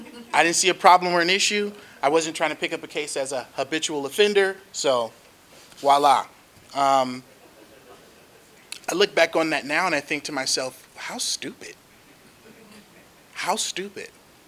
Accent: Los Angeles, California, United States; I am a Los Angeles born and raised child. I am the son of a preacher. And voila. I grew up in South Central LA.

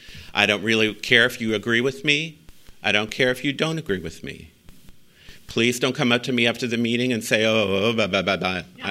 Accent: Chicago, Illinois, United States; So I grew up in Chicago in an alcoholic home.

